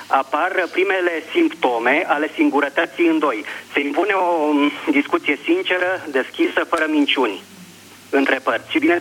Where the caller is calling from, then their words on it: Vatra Dornei, Suceava County, Romania; Bună ziua … din Vatra Dornei.